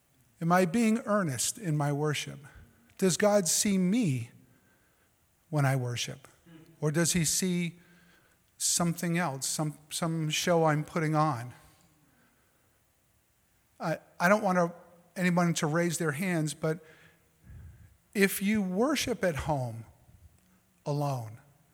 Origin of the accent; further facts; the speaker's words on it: Massachusetts, United States; The arrogance, and please, I'm from Massachusetts, receive this as best you can.